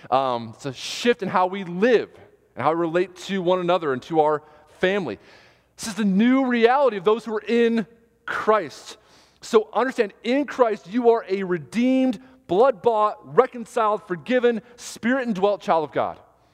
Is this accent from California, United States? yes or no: no; New York, United States; I'm from New York, so shoveling was a daily occurrence.